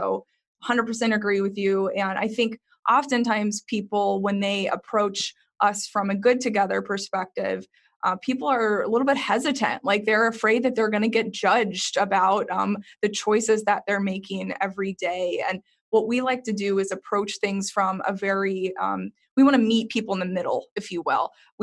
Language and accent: English; Texas, United States; like I said, I grew up in Texas and same thing.